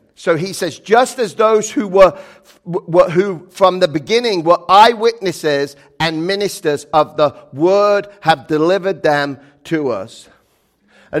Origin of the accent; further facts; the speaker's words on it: England, United Kingdom; You know, I'm from England.